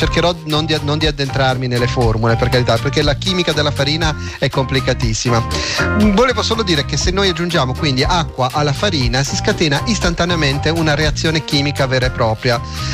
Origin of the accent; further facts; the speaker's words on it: Liguria, Italy; normalmente da buon ligure, io mi limito molto nella preparazione, raramente ho fatto pane, sempre fatto focacce, perché nella mia regione si fanno le focacce